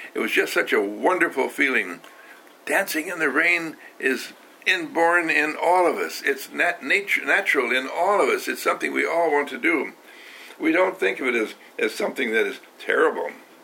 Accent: Wauwatosa, Wisconsin, United States; I was brought up in Waltosa, Wisconsin, that's by Milwaukee.

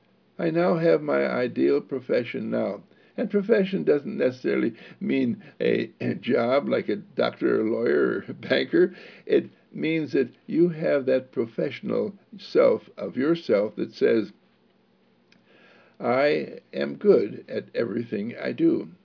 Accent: Texas, United States; even if I'm from Texas, nobody is going to be able to be able to tell where I'm from, because I am speaking universal American English

